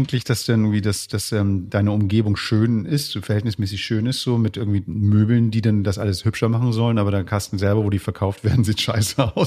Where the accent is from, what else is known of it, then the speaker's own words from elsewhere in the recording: Northern Germany, Germany; das ist jetzt für uns für als Norddeutsche natürlich toll